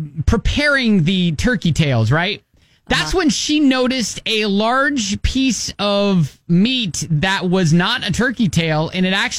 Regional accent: Ohio, United States; This out of the great state of Ohio, my home state

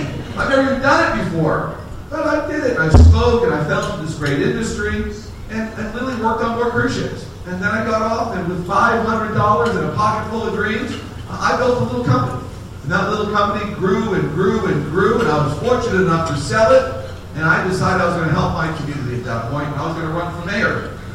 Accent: Florida, United States; down to South Florida when I was 10 years old, of course, brought my parents with me, okay? And I grew up literally in Broward County. I went to public school in Broward County

